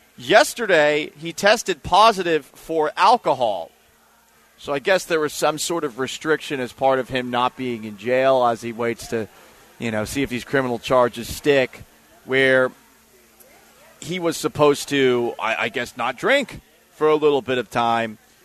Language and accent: English; Northeast, United States; Growing up in the Northeast, I didn't have a life.